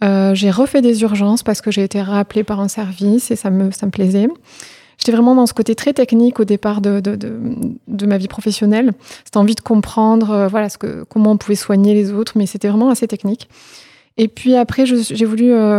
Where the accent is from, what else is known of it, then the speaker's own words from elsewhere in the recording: Toulouse, Occitanie, France; Alors, je suis toulousaine, je suis née dans une petite ville à côté de Toulouse.